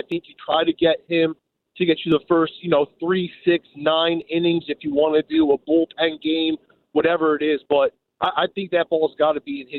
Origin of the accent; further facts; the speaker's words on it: Chicago, Illinois, United States; I mean, I grew up in Chicago, but even for me, I'm like, yo, this is wild.